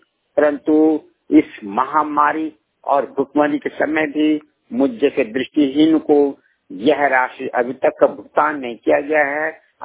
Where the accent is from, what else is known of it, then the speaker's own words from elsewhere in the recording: Jharkhand, India; मैं ग्राम पुष्ट ढाई थाना प्रयाग जिला गोड्डा का निवासी हूँ।